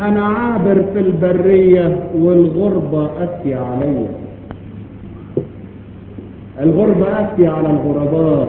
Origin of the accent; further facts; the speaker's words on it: Egypt; هنا عندنا في مصر